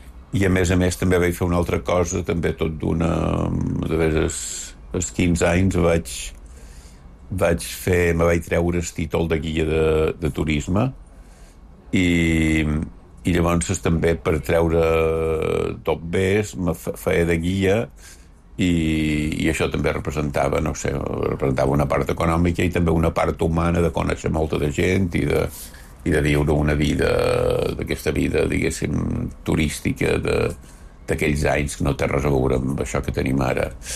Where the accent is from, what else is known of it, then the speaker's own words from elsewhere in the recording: Manacor, Balearic Islands, Spain; jo vaig passar tota la meva, diguéssim, la meva infantesa i adolescència a Manacor